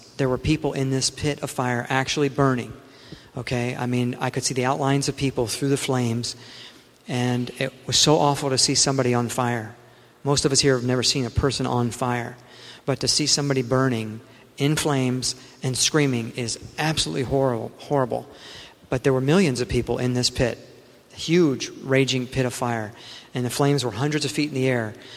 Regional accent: Florida, United States; I grew up in Florida, and when I was a teenager, I was 16, we were surfing off Cocoa Beach.

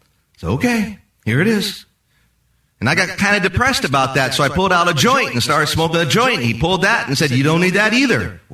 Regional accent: Anaheim, California, United States; born there; I was born once in December 1st, 1950, in Anaheim.

